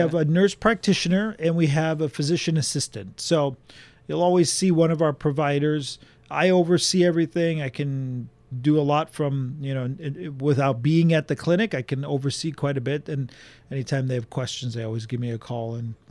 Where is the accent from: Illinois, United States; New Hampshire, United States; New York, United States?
Illinois, United States; Chicago; No, I was born and raised in Chicago.